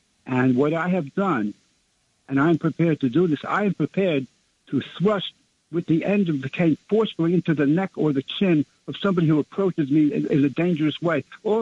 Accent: Brooklyn, New York, United States; from Brooklyn.

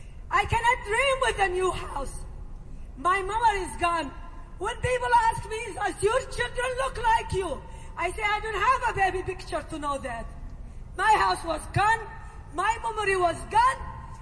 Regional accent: Nazareth, Northern District, Israel; I am from Nazareth, 1948. Became immigrant to Jenin, 1948. And now still, we're losing our home in Nazareth.

